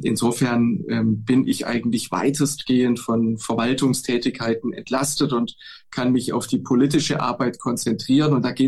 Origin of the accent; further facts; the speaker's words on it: Baden-Württemberg, Germany; ich bin kein Schwabe, sondern ein Badener. In Baden-Württemberg unterscheiden wir das sehr genau.